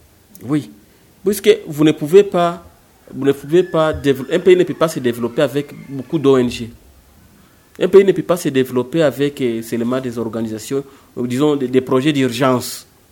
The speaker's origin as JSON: {"language": "French", "town": "Bukavu", "region": "South Kivu", "country": "DR Congo", "said": "nous, en tant que Congolais, nous, en tant que Bukaviens, nous, en tant que Sud-Kivusiens."}